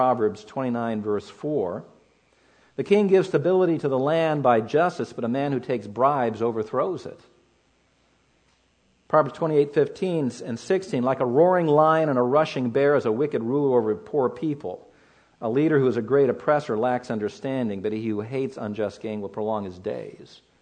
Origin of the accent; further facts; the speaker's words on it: California, United States; Most of you know my home state is California. I say that with shame.